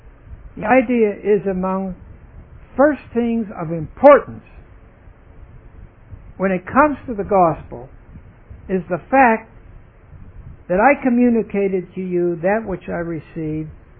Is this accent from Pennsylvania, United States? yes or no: yes; Pittsburgh, Pennsylvania, United States; Sorry, I'm from Pittsburgh, and we're sort of born with the capacity to agitate.